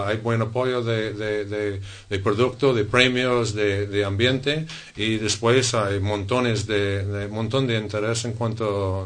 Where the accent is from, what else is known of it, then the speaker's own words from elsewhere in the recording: Cocoa Beach, Florida, United States; que es de Florida, de donde soy yo, de Cocoa Beach.